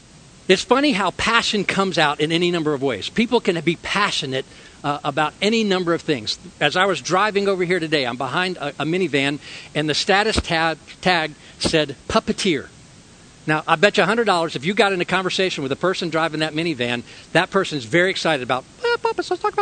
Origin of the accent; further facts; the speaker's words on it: Georgia, United States; I grew up in Georgia.